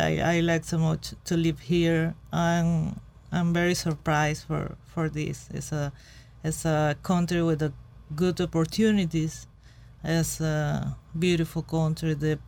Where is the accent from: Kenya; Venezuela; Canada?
Venezuela; English is a second language; moved away as an adult; now in United States; I came from Venezuela because I got married 2 years ago. I think that I don't move if for another reason. But in this moment, my country is a disaster.